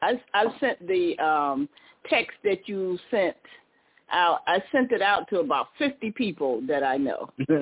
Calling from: Atlanta, Georgia, United States; Yes, as you know, I'm calling from the Metro Atlanta area.

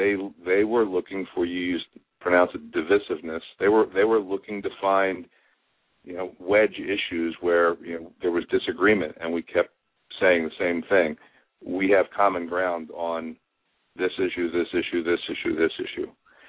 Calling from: Richmond, Virginia, United States; Richmond, Virginia.

